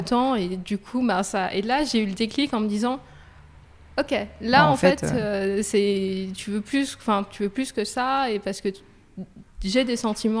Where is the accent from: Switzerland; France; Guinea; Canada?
France; Toulouse, Occitanie; moi, je viens de Toulouse et le reste de ma famille est à Toulouse.